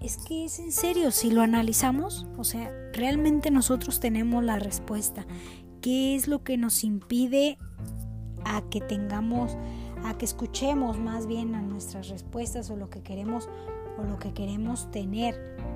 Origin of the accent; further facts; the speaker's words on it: Mexico; es parte tal vez de nuestra cultura como mexicanos